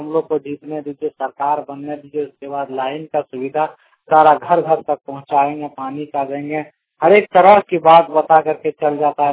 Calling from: Narayanpur, Jharkhand, India; जिला जामताड़ा प्रखंड नारायणपुर से बोल रहा हूँ। मेरे गांव में लाइन का बहुत प्रॉब्लम रहता है

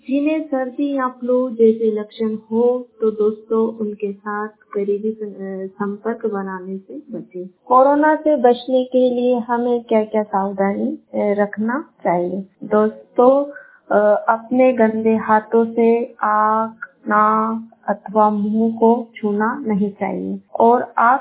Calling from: Rajgarh, India; जिला राजगढ़ से … स्वास्थ्य वाणी के माध्यम से बोल रही हूँ।

